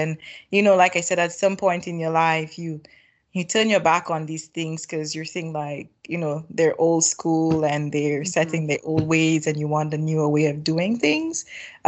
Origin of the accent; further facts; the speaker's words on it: St. Lucia; growing up in St. Lucia, my life, I would say, was very rich in a lot of different ways